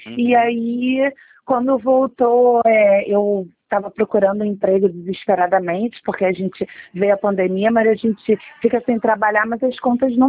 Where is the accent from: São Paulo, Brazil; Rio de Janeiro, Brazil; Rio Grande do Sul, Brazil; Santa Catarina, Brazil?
Rio de Janeiro, Brazil; Eu sou carioca do Rio de Janeiro mesmo.